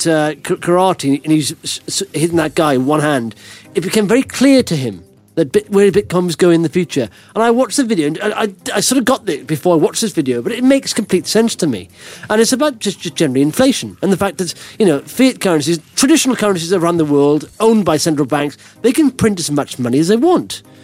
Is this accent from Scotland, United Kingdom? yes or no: no; Blackwood, Wales, United Kingdom; I went to the flower mill, which is a really dodgy pub in my hometown of Blackwood.